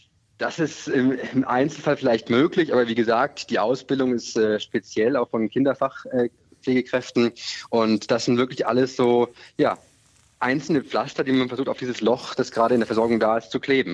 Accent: Bavaria, Germany; ich komme ja selbst aus Bayern zum Beispiel

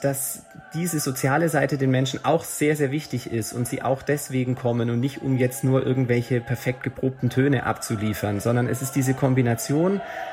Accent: Tübingen, Baden-Württemberg, Germany; born there; Ich bin in Tübingen geboren

